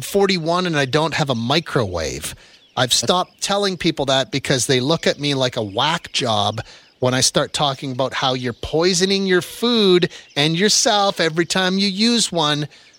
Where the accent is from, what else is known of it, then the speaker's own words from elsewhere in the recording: Edmonton, Alberta, Canada; It would be like, I'm from Edmonton, but I've never been to Red Deer, which is an hour and a half down the highway.